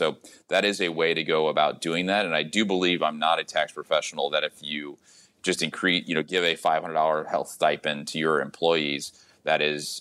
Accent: St. Louis, Missouri, United States; I'm from St. Louis originally.

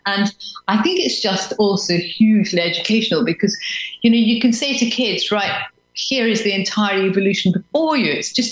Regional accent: Scotland, United Kingdom; I say we because I'm Scottish, so I'm talking about Scotland and Northern Ireland here.

